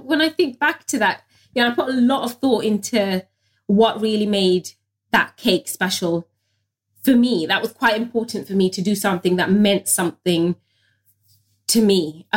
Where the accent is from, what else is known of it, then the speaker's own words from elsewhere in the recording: United Kingdom; I suppose growing up, straddling between the two worlds, being British, being Bangladeshi, you know, going to mainstream school, but coming home to an immigrant household, I never felt fully Bangladeshi, but equally, I never felt fully British.